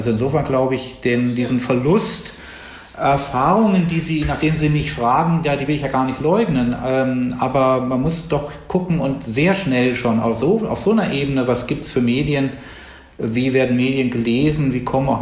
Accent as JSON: {"language": "German", "town": "Bonn", "region": "North Rhine-Westphalia", "country": "Germany", "tie": "born or raised there", "said": "auf anregende gute Schulen zu gehen in Bonn, wo ich aufgewachsen bin"}